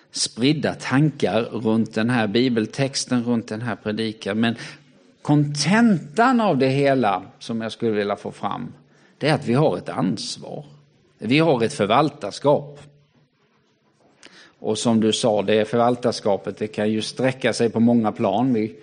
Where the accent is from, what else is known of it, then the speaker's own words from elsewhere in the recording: Sweden; de nya utmaningar som kommer till mig som svensk, som människa